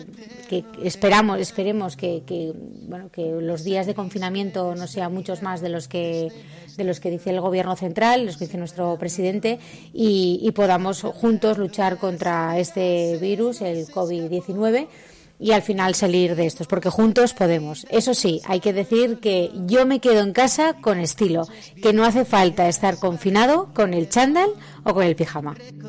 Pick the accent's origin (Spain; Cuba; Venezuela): Spain; me enorgullece de lo que somos la sociedad española